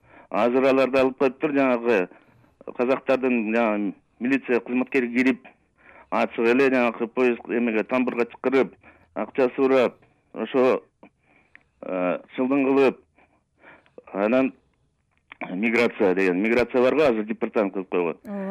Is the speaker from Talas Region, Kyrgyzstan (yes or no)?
no; Bishkek, Kyrgyzstan; Мен Бишкектен болом болот.